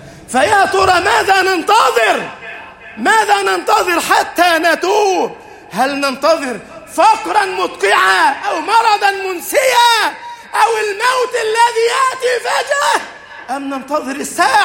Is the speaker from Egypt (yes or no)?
yes; Egypt; اجعل بلدنا مصر أمنا أمانا، سخاء رخاء.